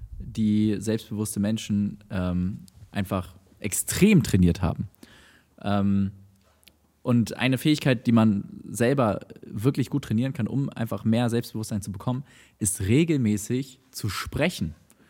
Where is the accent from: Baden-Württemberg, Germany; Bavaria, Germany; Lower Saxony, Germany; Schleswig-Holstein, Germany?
Schleswig-Holstein, Germany; Lübeck; besonders während meiner Jugend habe ich viel Gitarre gespielt und gesungen. Und da gab es bei uns in Lübeck so ein Format